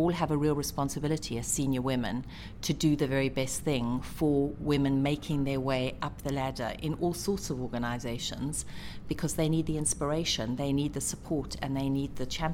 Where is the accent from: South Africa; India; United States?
South Africa; Oh, well, growing up in South Africa, you may not know that I'm one of four daughters myself. And I went to a local school, a comprehensive school near where I lived